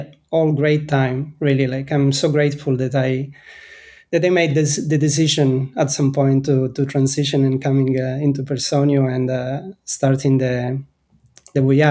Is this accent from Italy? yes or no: yes; Italy; English is a second language; I'm Italian and growing up in Italy, everything was localized, like movies, ads